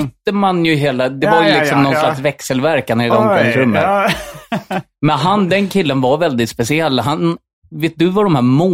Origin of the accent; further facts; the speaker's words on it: Stockholm, Stockholm County, Sweden; jag var ju från Telefonplan